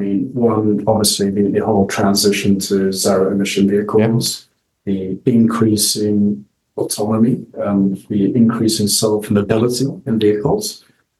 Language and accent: English; Sweden; moved away as an adult; now in Japan; In my core, I'm Swedish. I grew up in Sweden. My dad's Swedish, but my mother is Japanese.